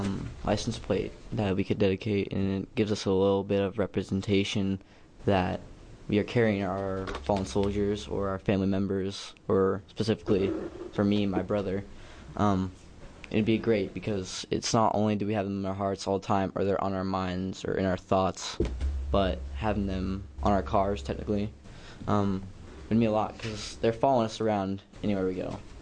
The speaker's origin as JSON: {"language": "English", "town": "Tangent", "region": "Oregon", "country": "United States", "said": "I'm from Tangent, Oregon."}